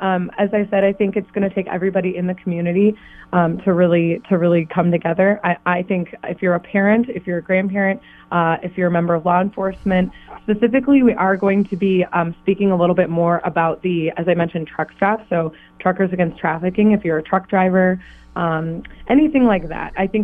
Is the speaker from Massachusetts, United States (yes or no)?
no; Eau Claire, Wisconsin, United States; So we're from Eau Claire.